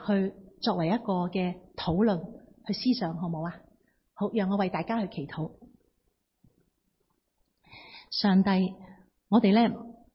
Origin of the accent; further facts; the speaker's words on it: Hong Kong; 即系我哋香港人唔识做啲家居事务噶